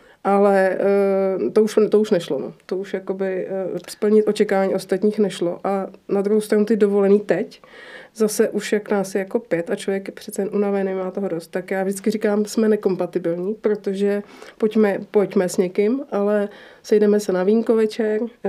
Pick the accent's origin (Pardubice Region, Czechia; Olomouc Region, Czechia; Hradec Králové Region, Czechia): Pardubice Region, Czechia; Pardubice; now in Prague, Czech Republic; manžel je z Moravy, já jsem z Pardubic a oba jsme naplaveniny do Prahy.